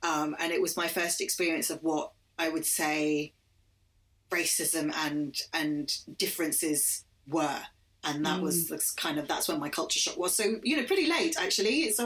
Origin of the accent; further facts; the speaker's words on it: London, United Kingdom; I am one child of seven from a beautiful blended extended family. Born and raised in London and of mixed heritage. Very proud to be.